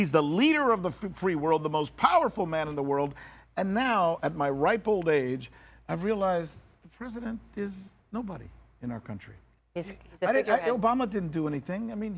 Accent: United States; As an American journalist, you know, we don't go to things like that.

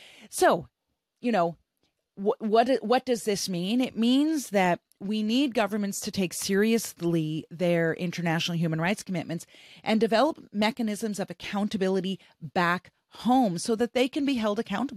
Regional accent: Canada; I'm from Canada.

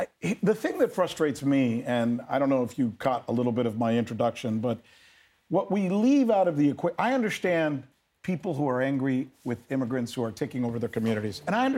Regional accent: United States; You're an American, I'm an American.

